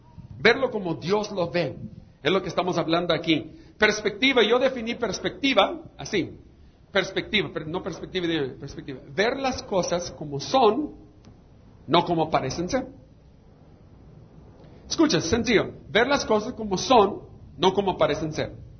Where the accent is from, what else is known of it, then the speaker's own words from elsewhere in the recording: United States; now in Mexico; culpa que me criaron en el otro lado, porque mis padres me tuvieron allá. No es mi culpa, ¿no? Ya soy mexicano